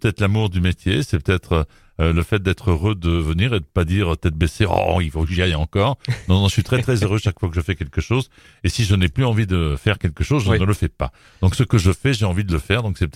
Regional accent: Provence-Alpes-Côte d'Azur, France; Comme on dit chez nous en Provence, bon boudin.

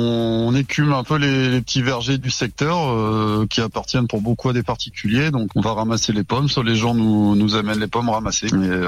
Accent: Clohars-Carnoët, Brittany, France; j'ai grandi à Clore-Carnoët, qui est une commune dans laquelle il y avait beaucoup de cidre qui était reconnu pour son cru.

